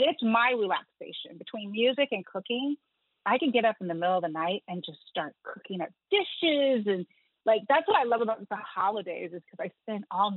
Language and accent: English; Los Angeles, California, United States; And then I'm LA, born and raised in Los Angeles.